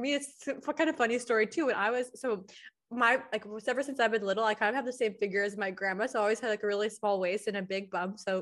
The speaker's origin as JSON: {"language": "English", "town": "Chicago", "region": "Illinois", "country": "United States", "tie": "born or raised there", "moved": "as an adult", "lives_now": "Los Angeles, United States", "said": "I grew up in Chicago, being like 16 and being like, mom, dad, like when I moved to LA at 18, like I'm getting a boob job."}